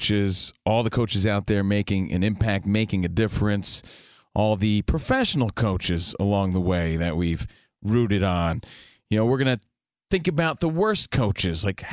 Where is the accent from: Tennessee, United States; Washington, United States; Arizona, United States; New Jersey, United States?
New Jersey, United States; I'm from New Jersey, 27 Little League home runs.